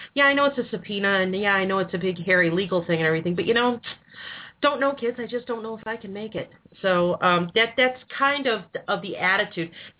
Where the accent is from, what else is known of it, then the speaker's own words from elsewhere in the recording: Missouri, United States; you know, I'm from Missouri, people. Show me.